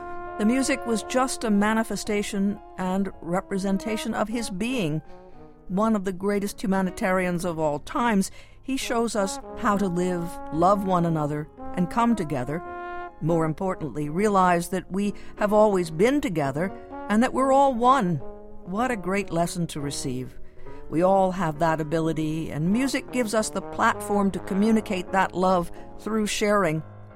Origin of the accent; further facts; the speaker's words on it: Waynesboro, Georgia, United States; performing in several churches in my hometown of Waynesboro, Georgia.